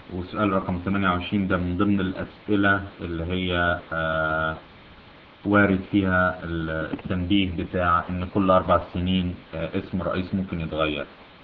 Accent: Egypt; now in United States; عندنا في مصر بيقولوا the speaker of the house

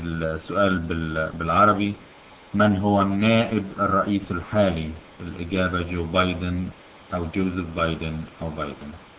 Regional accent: Egypt; now in United States; عندنا في مصر بيقولوا the speaker of the house

